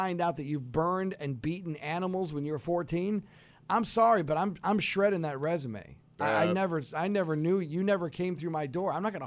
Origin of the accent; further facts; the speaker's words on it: United States; growing up in Orleans County, I had always heard that there was, like, you know, we found a skin animal with a pentagram on it